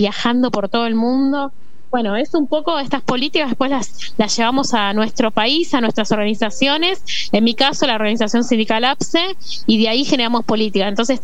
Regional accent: Argentina; como buenas argentinas

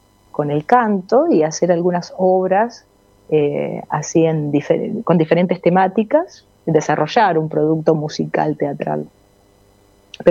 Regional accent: San Lorenzo, Santa Fe, Argentina; also born or lived in Baigorria; Yo nací en Baigorre, pero me crié en San Lorenzo toda mi vida. Estuve ahí hasta hace 13 años.

